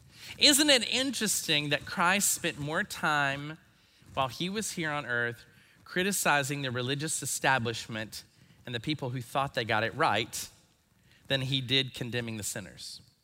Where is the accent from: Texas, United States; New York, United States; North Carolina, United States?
North Carolina, United States; Now, I don't know about you, but I grew up in North Carolina and we did not use the word haughty very much.